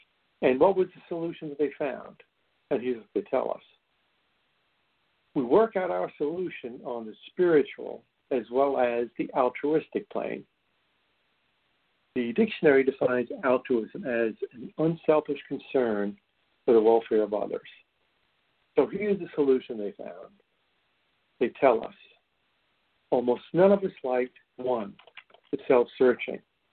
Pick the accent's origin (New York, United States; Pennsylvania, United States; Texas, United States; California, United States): New York, United States; New York City; I grew up in New York City in the 1950s